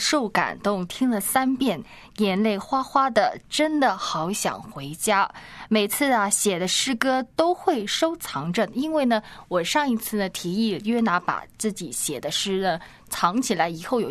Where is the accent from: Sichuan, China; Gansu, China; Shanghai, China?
Shanghai, China; 我们上海人那句擦子嘎美的